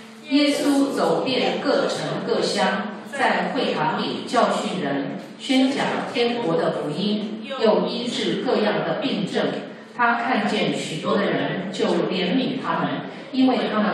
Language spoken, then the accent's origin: Chinese; Zhongli, Taoyuan, Taiwan; moved away; 我以前在台湾的时候呢，那小时候住在中立